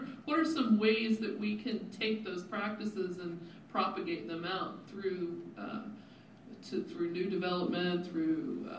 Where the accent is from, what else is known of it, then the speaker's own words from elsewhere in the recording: Gainesville, Florida, United States; as I grew up, which I grew up in Audubon Park, and I always admired the duck pond.